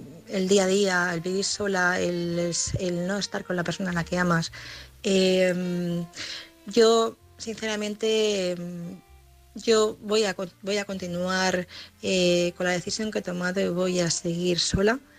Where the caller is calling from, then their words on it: Madrid, Community of Madrid, Spain; de Madrid